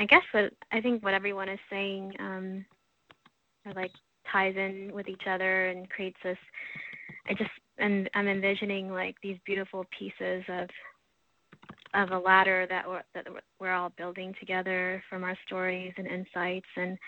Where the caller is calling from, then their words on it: Houston, Texas, United States; I'm calling in from Houston this morning